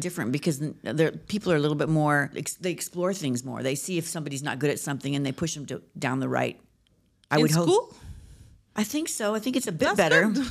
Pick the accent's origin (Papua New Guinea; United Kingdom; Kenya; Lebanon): Lebanon; also born or lived in Syria; now in United States; I'm half Lebanese, half Syrian.